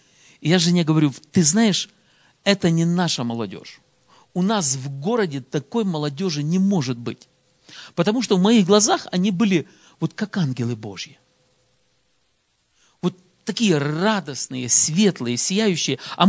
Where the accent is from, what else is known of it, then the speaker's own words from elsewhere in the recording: Khmelnytskyi Oblast, Ukraine; я с Украины, с Хмельницкой области. Это так, ближе к западной границе Украины.